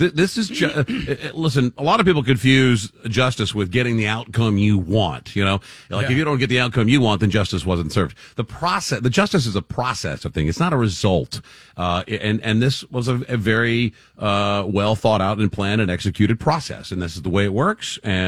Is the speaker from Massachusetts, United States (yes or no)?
no; Dallas, Texas, United States; Brother, I was born and raised in Dallas. I automatically, even by birth, am a Dallas fan.